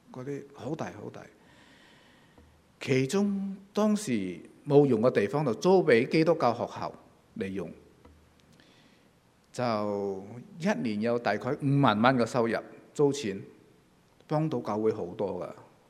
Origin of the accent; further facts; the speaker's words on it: China; 西人的做法跟我們中國人很多是不同的